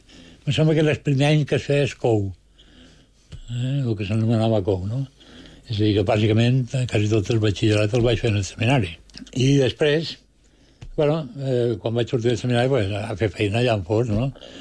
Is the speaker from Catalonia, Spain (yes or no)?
no; Balearic Islands, Spain; also born or lived in Madrid; vaig arribar a Menorca que tenia 10 anys. Ja en tens 73, ja em diràs tu, si no som menorquino, no sé què som.